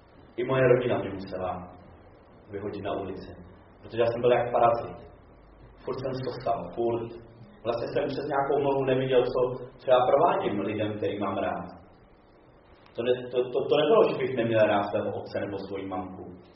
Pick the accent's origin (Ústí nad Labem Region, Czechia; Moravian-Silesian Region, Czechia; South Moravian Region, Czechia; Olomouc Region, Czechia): Ústí nad Labem Region, Czechia; Teplice; já pocházím z Teplic a v Poštovicích už jsem přes 4 roky.